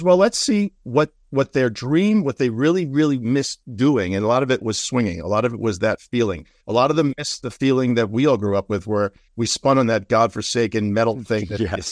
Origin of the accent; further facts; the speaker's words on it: New York, United States; I'm a New Yorker. We're both New Yorkers, but I'm a cynical New Yorker.